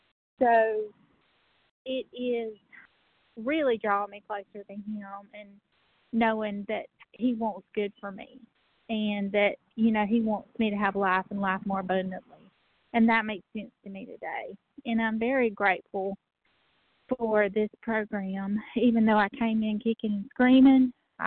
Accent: Georgia, United States; I'm from Georgia. I'm from the Bible Belt, from the South

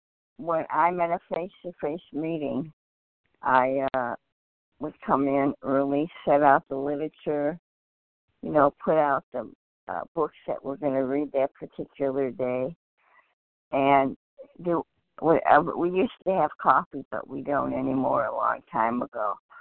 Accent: Michigan, United States; I'm from Michigan.

